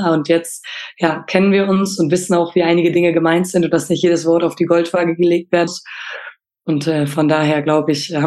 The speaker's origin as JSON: {"language": "German", "region": "Lower Saxony", "country": "Germany", "said": "Ich komme ja aus Ostfriesland und da in der Nähe zu sein, ist schon, oder da weht nochmal eine steife Brise"}